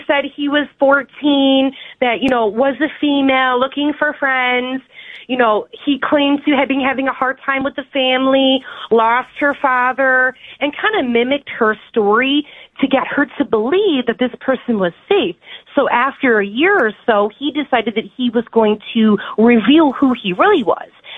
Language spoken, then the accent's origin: English; Detroit, Michigan, United States; I'm from Detroit, Michigan.